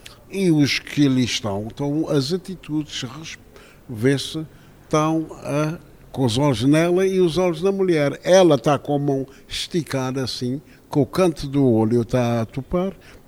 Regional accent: Ribeira Grande, Santo Antão, Cape Verde; moved away as an adult; Eu vivo lá fora, mas eu sou de Santo Antão, da ilha de Santo Antão, da antiga vila da Ribeira Grande, povoação, hoje cidade da Ribeira Grande e não sei quem. Cresci até aos 17, 18 anos e aos 18 anos, em São Vicente, fui para Lisboa para continuar os estudos.

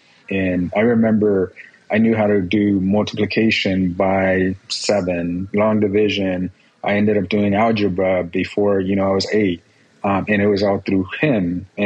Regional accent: Guerrero, Mexico; But I was born in Mexico, as I know you were. I was born in Guerrero, Mexico, which is a very poor town. It has a lot of violence, unfortunately, not only the state, but also, you know, the part I'm from. I think we had, you know, a population of maybe 3,000 people

